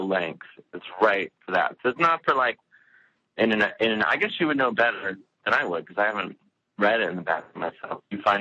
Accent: Cleveland, Ohio, United States; I was living in Cleveland at the time. I'm from Cleveland.

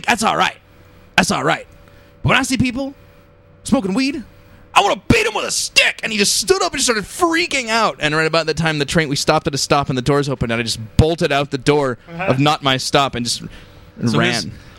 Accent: Paducah, Kentucky, United States; born there; I was born in Paducah, Kentucky.

